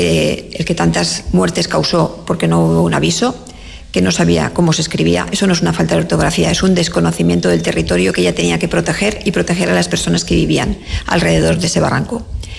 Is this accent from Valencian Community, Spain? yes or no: yes; Valencian Community, Spain; Aquí tenemos poblaciones que están brutalmente edificadas, como es mi pueblo, como son los pueblos de alrededor, Albal, Massanas, Benetús, el Alfafar.